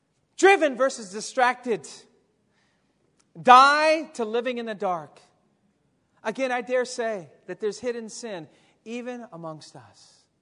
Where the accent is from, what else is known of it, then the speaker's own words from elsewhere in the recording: San Diego, California, United States; Honestly, for me, I was actually born and raised in San Diego. My mom was first-generation Filipino. When I was in San Diego, I actually thought I was white.